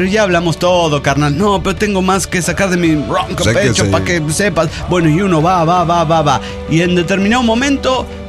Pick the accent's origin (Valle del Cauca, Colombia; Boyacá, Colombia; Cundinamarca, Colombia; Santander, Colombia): Valle del Cauca, Colombia; Cali; born there; Cali, Colombia, mi ciudad natal